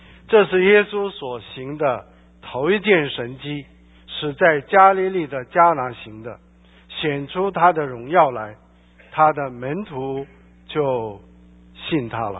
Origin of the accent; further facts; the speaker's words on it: China; 我们中国人说婚姻是人生大事